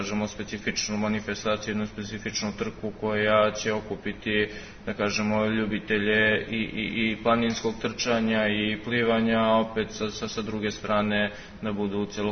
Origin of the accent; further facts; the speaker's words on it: Čačak, Šumadija and Western Serbia, Serbia; ja sam opet iz Čačka, moram da putujem u Kragujevac i zbog plivanja, jer mi nemamo zatvoren bazen